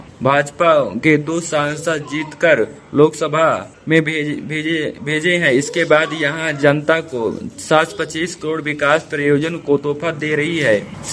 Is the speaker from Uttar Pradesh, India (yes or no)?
yes; Chitrakoot, Uttar Pradesh, India; मैं चित्रकूट से हूँ